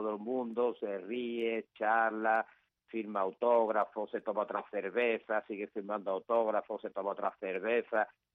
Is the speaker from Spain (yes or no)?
yes; Andalusia, Spain; los gallegos son gallegos y los andaluces somos andaluces. Y todos juntos somos españoles.